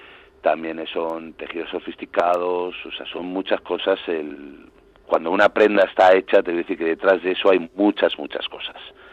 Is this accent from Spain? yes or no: yes; Bilbao, Basque Country, Spain; born there; somos de Bilbao, yo nací en Bilbao también.